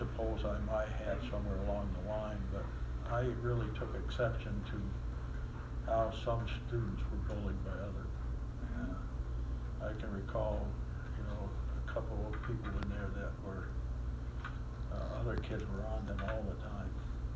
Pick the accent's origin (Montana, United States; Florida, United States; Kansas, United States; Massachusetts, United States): Massachusetts, United States; Leverett; growing up in Leverett and in the Leverett school system was a very positive experience.